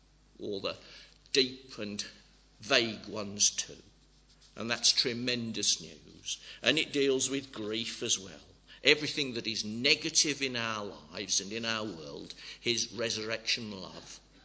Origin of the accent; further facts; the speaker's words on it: England, United Kingdom; you can tell from the way you speak, you can tell I come from the Midlands